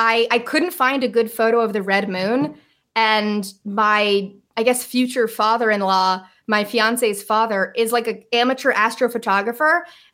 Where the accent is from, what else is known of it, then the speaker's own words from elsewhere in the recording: New Jersey, United States; And I grew up in New Jersey.